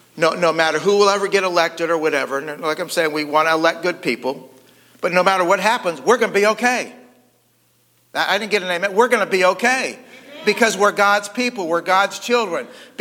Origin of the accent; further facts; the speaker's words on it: United States; So yeah, you know, I'm an American. I'm an Air Force veteran.